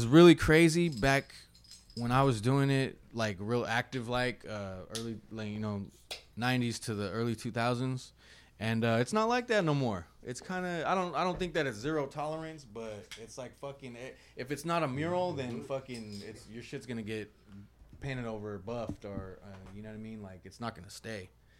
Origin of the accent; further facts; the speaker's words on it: Fresno, California, United States; So growing up in Fresno, this is like pre motherfucking internet